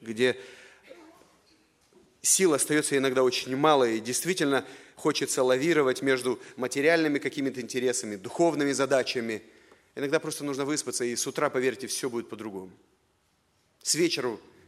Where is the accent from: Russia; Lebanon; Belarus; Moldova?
Moldova; Чувствуете, я приехал из Молдовы, да?